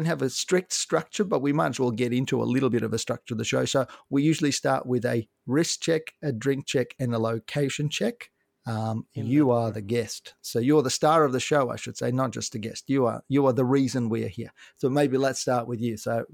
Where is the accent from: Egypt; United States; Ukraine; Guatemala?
Ukraine; now in Melbourne, Australia; I mean, my background, I'm from Ukraine originally.